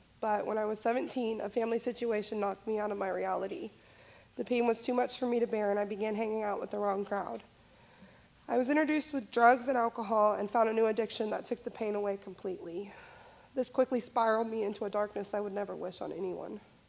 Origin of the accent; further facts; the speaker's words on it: Greenwood, Indiana, United States; I am from Greenwood, Indiana. I am 28 years old.